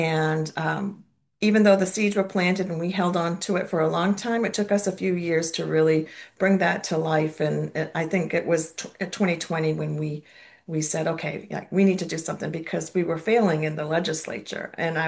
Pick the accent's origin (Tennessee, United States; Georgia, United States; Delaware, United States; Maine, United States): Maine, United States; Indian Island; I come from the Penobscot tribe, and I grew up on Indian Island with my grandparents during the formative years of the Maine Indian Land Claims